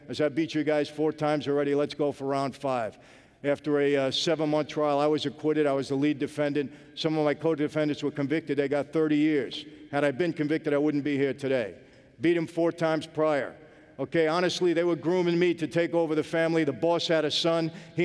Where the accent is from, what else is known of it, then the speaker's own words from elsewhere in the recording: Brooklyn, New York, United States; now in Los Angeles, United States; I'm not from L.A., I'm from Brooklyn.